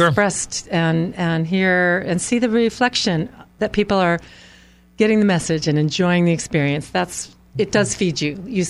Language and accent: English; California, United States; moved away as an adult; now in Hawaii, United States; Well, you know, I was raised in California. I live in Hawaii as an adult since I was 33, but I was raised here.